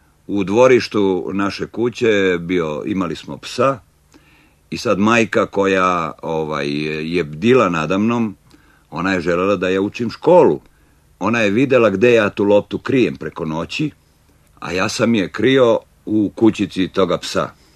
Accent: Zemun, Belgrade, Serbia; Ja sam kao dečak iz Zemunovog grada dolazio na igralište Viteza

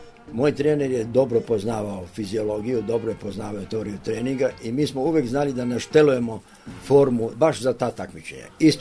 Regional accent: Kragujevac, Šumadija and Western Serbia, Serbia; ja sam ipak Kragujevčanin

